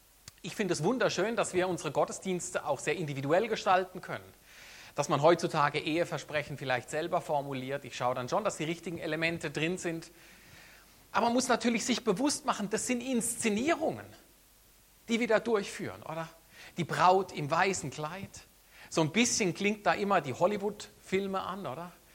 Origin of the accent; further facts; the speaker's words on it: Germany; now in Switzerland; ich habe als Deutscher, als ich in die Schweiz gekommen bin, habe ich das Lied nicht gekannt.